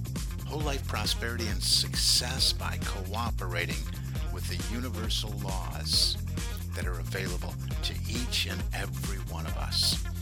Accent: Michigan, United States; He was born way back in 1866 in Ann Arbor, Michigan, my home state.

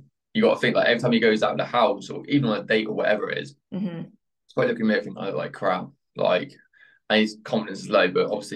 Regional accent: England, United Kingdom; We're English. I'm so sorry.

